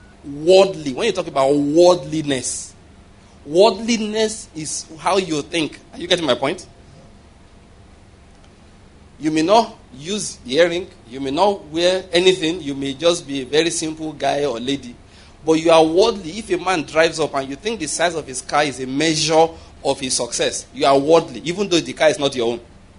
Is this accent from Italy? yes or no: no; Enugu State, Nigeria; I like him, but he's from Anambra State and I'm from Enugu State.